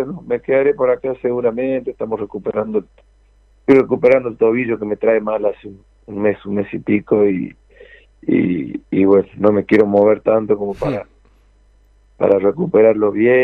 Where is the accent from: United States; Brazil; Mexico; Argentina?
Argentina; como argentinos estamos orgullosos de los dos y nos disfrutamos a los dos